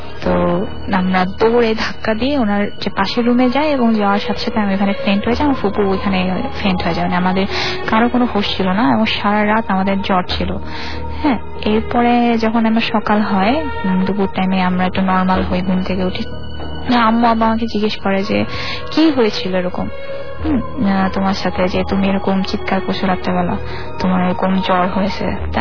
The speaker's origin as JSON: {"language": "Bangla", "town": "Auliabad", "region": "Dhaka Division", "country": "Bangladesh", "said": "আমাদের গ্রাম হচ্ছে ঢাকা জেলার দোহার থানার আউলিয়াবাদ গ্রামে, এবং আমার নানা বাড়ি দাদা বাড়ি পাশাপাশি গ্রামে।"}